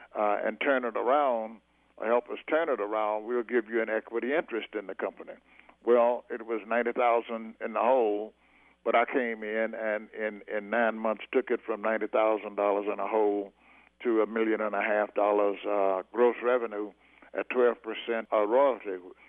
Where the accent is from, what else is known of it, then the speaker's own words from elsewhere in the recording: Brinkley, Arkansas, United States; born there; I was born in Brinkley, Arkansas, you know, which is the home of … who's a distant cousin of mine.